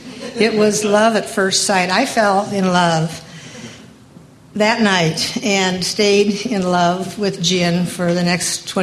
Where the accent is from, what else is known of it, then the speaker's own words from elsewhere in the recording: Hinsdale, Illinois, United States; I spent my childhood, I hesitate to say that I grew up in the Middle West, because I didn't grow up. I spent my childhood there. And I don't know if any of you have seen the movie Pleasantville. Hinsdale is very much like Pleasantville.